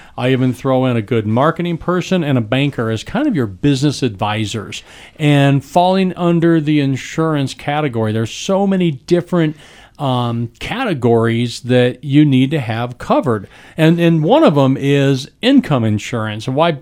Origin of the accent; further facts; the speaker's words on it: Denver, Colorado, United States; now in Durango, United States; I grew up in Denver area.